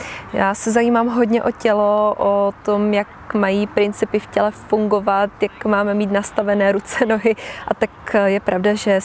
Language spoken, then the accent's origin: Czech; Ostrava, Moravian-Silesian Region, Czechia; Jsem z Ostravy, tak jsem trochu ráznější.